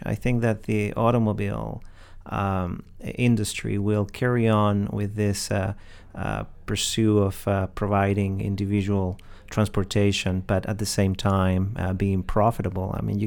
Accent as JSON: {"language": "English", "country": "Chile", "accent": "hybrid", "second_language": "English", "said": "I'm from Chile, but the accent, well, yeah, it's a hybrid. Yeah. It's a hybrid. Yeah, I got teachers that taught me English, or they tried to at least, and they were from Great Britain, and so I guess that's stuck."}